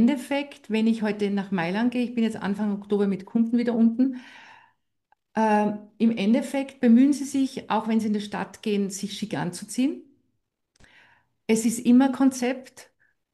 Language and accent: German; Salzburg, Austria; Ich bin ja aus Salzburg